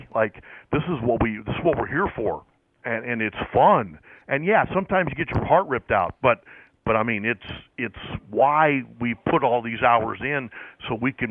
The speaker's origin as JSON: {"language": "English", "region": "Pennsylvania", "country": "United States", "tie": "born or raised there", "said": "I mean, I grew up in outside of Pittsburgh"}